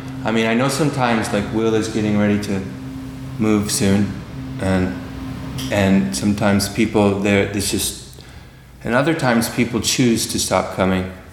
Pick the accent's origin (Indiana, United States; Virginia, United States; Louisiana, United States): Indiana, United States; I'm originally from Indiana, and I heard this … song recently